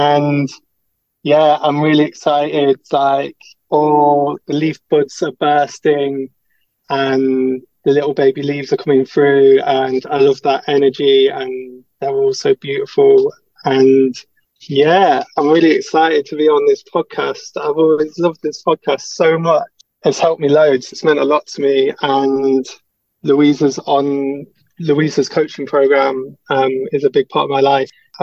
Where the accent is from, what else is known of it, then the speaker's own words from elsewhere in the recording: Leicester, East Midlands, United Kingdom; I'm from Leicester City.